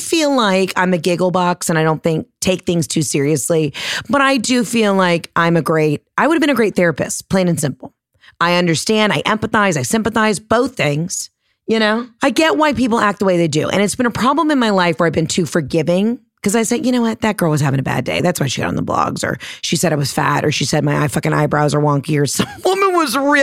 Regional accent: Georgia, United States; But I, you know, I'm from Georgia.

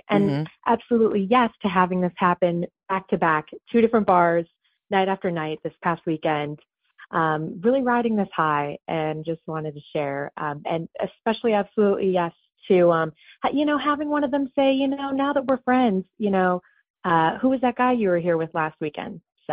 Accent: Ohio, United States; now in New York City, United States; I'm originally from Ohio, represent. But anyway, I've been out in New York for 2 years

